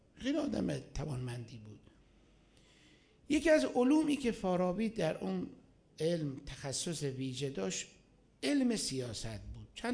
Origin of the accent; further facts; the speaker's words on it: Iran; نه اینکه الان ما چون ایرانی هستیم و حس ناسیونالیستی،